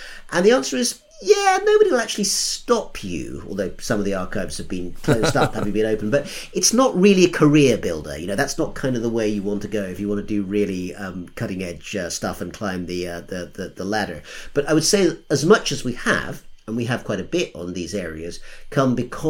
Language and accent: English; United Kingdom; And as a Brit, I don't get to vote anyway.